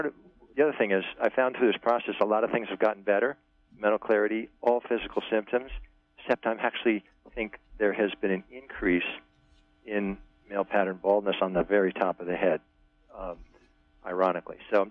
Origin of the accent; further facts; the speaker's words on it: New York, United States; I'm from New York.